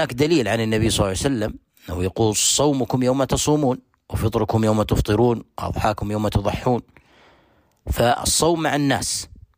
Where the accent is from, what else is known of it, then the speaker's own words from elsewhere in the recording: Saudi Arabia; خارج بلادنا المملكة العربية السعودية